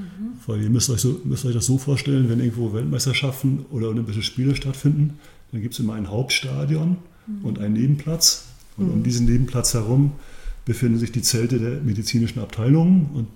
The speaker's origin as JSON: {"language": "German", "town": "Grevesmühlen", "region": "Mecklenburg-Vorpommern", "country": "Germany", "tie": "born or raised there", "said": "haben wir dann den Umzug klar gemacht, hierher in meinen Heimatort, hier in Grevesmühlen, wo jetzt auch die Praxis ist."}